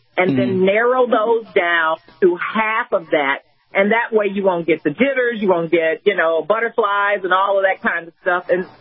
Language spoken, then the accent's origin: English; Texas, United States; love football. I'm from Texas. So, you know, football is in my blood, it's in my genes, all of that kind of stuff.